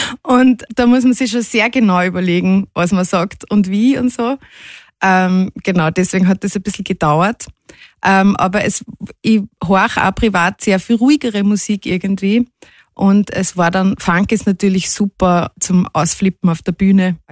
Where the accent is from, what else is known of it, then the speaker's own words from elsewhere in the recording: Steyr, Upper Austria, Austria; Wir sind ja beide aus Steyr, sondern beim Studieren in Wien.